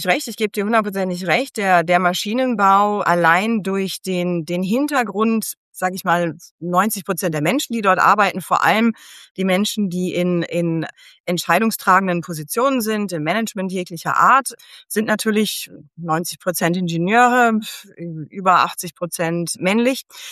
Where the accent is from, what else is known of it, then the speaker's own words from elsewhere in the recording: Germany; ich bin in Deutschland aufgewachsen, aber sehr schnell schon im verschiedenen Ausland unterwegs gewesen. Also England, Spanien, Chile und dann eben auch die USA.